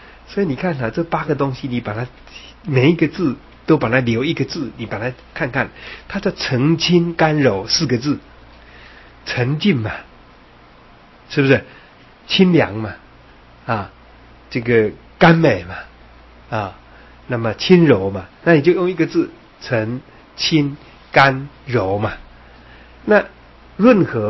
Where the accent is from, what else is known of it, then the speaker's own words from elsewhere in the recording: Yilan, Yilan County, Taiwan; 这个是我家乡宜兰的